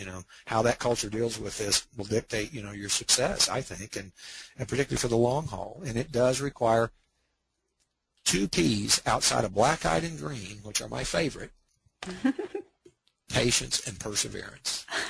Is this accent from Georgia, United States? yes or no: no; North Carolina, United States; the other Mecklenburg County, which is my home state, North Carolina